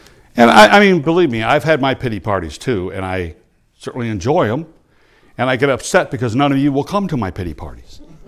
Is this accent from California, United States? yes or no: no; East Peoria, Illinois, United States; My best friend I grew up with in East Peoria lives in Green Bay, Wisconsin today.